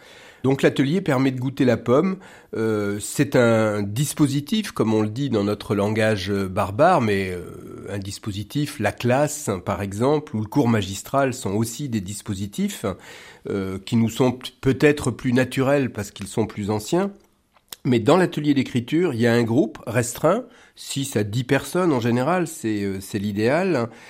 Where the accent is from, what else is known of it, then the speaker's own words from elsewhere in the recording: Nouvelle-Aquitaine, France; Je ne suis pas un vrai Rochelais, cela dit. J'ai grandi en Charente profonde, où mes parents, plutôt vendéens et saintongeais, étaient enseignants.